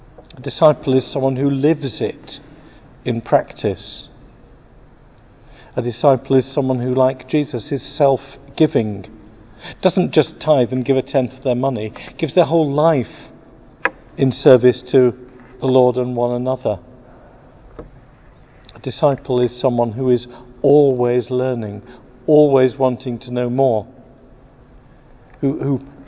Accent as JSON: {"language": "English", "region": "England", "country": "United Kingdom", "said": "Not because we're English and we know best"}